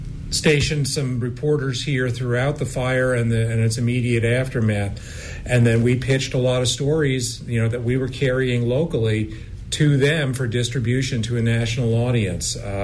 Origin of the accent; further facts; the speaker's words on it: New Jersey, United States; but I grew up in New Jersey, so yeah, I have now lived in all four time zones.